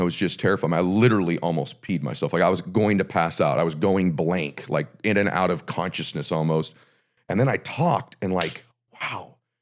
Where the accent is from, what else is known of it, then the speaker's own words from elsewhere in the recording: Diamond Bar, California, United States; I grew up like lower middle class, I would say.